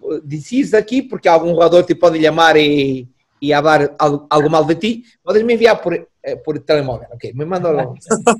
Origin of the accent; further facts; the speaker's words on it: Portugal; Claro que, como português, eu gostaria